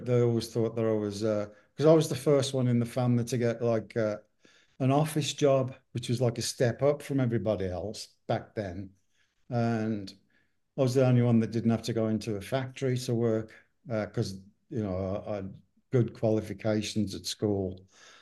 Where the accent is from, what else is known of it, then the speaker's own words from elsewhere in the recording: England, United Kingdom; especially growing up in England with national health and you don't pay for your health system or anything like